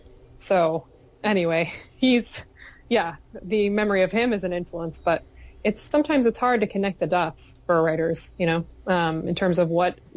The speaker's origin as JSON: {"language": "English", "town": "Mount Kisco", "region": "New York", "country": "United States", "tie": "born there", "said": "I am, yeah. I was born in Mount Kisco, New York."}